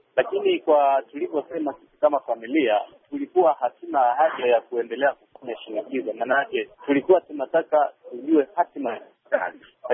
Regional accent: Iringa, Tanzania; manake mimi ninatokea Iringa

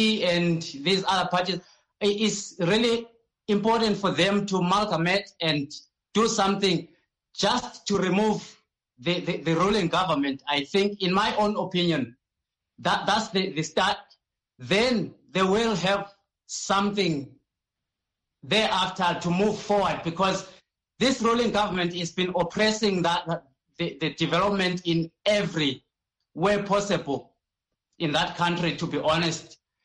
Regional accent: Matabeleland, Zimbabwe; Like I come from Matabeleland side, where I've seen a lot of struggle and a lot of marginalization down there.

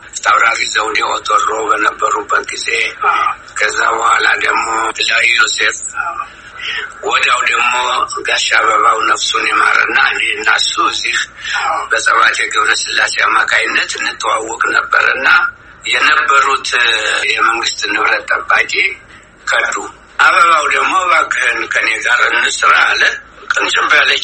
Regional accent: Amhara, Ethiopia; born there; የተወለድኩት ወሎ ጠቅላይ ግዛት የእጁ አውራጃ ጃርሳ ቀበሌ ይባላል።

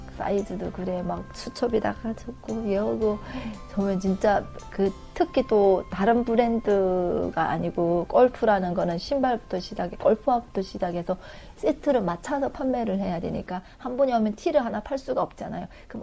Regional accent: North Korea; now in South Korea; 제가 이북에서 왔습니다.

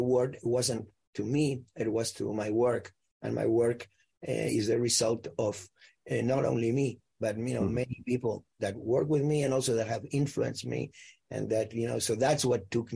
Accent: Argentina; moved away; I was coming from Argentina, where, you know, you could go to jail just for playing that music. And, mm-hmm. and by the time I came here, which was 78

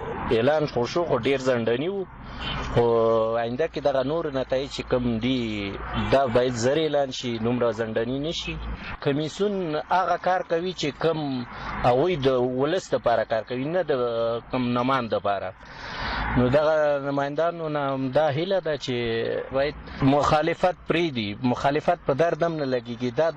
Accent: Kabul, Afghanistan; د کابل څخه یم.

